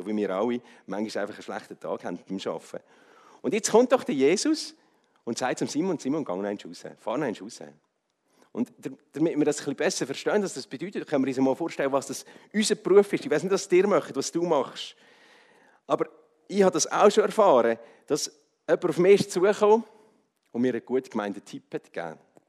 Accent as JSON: {"language": "German", "region": "Swiss Plateau", "country": "Switzerland", "tie": "born or raised there", "said": "Ich bin ein Mittelländer, ich bin in der Region Alten aufgewachsen, mich ein bisschen städtisch orientiert, als Basel durfte Theologie studieren an der STH"}